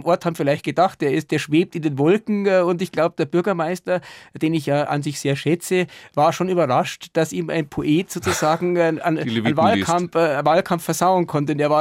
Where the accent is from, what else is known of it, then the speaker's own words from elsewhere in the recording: Munich, Bavaria, Germany; born there; ich bin ein geborener Münchner, habe auch viele Vorfahren in München, die kommen zum Teil aus der Au, Handwerkerfamilie. … betrieb eine der ältesten Verzinnereien in München. Also mein Herz hängt genauso in München wie in Wessling.